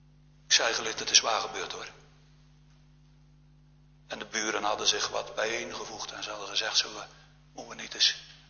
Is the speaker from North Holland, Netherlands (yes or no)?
no; Genemuiden, Overijssel, Netherlands; born there; Wat ooit in mijn geboorteplaats Genemuiden zich heeft voorgedaan.